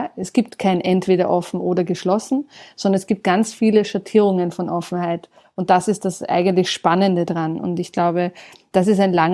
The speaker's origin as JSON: {"language": "German", "country": "Austria", "said": "In meinem Heimatland Österreich zum Beispiel passiert das noch viel zu wenig."}